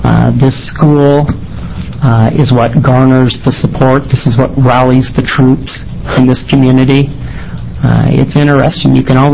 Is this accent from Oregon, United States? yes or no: yes; Heppner, Oregon, United States; the town of Lexington, Heppner, which is my hometown, Boardman, Harrigan, small little community called Hardman, and all of the rural area.